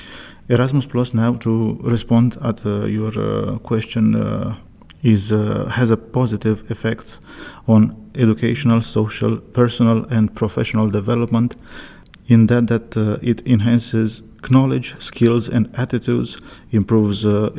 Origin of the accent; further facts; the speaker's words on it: Romania; Hello everybody … I'm coming from Romania and I'm a member of Gamma Institute.